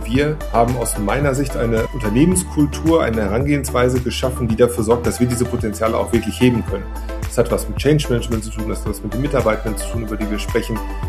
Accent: Dortmund, North Rhine-Westphalia, Germany; Ich bin Dortmunder, geboren und aufgewachsen, war dann zwischendurch zum Studium mal woanders. Eine kurze Zeit, habe aber auch meine Familie hier, Eltern, Schwiegereltern, Kinder, Frau, alles in der Region. Bin auch der Region emotional sehr verbunden.

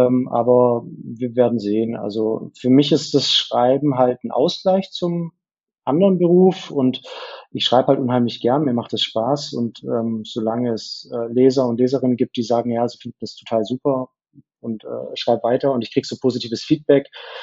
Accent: Böblingen, Baden-Württemberg, Germany; also born or lived in Sindelfingen; now in Stuttgart, Germany; Ich bin quasi Stuttgarter, also ich bin in Sindelfingen geboren und bin dann in Böblingen-Sindelfingen aufgewachsen, dort zur Schule gegangen und dann habe ich ein paar Jahre in Feilen gelebt und bin dann so in den Kessel reingezogen

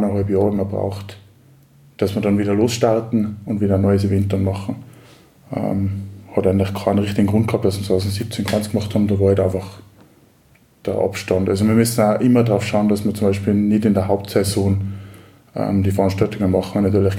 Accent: Kitzbühel, Tyrol, Austria; also ich komme selber aus dem Raum Kitzbühel

